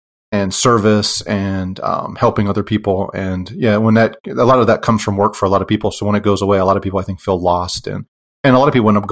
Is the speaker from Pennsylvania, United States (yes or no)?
yes; Pennsylvania, United States; now in Utah, United States; So I'm from Pennsylvania and we moved to Utah after I retired.